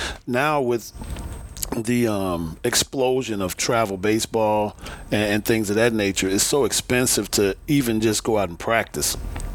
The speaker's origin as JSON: {"language": "English", "town": "Chicago", "region": "Illinois", "country": "United States", "tie": "born or raised there", "said": "When I was growing up in Chicago, I couldn't go outside in the winter and throw a baseball"}